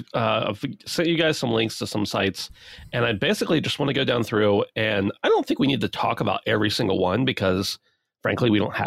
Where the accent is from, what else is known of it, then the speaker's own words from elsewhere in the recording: United States; because I think from left to right because I'm from America.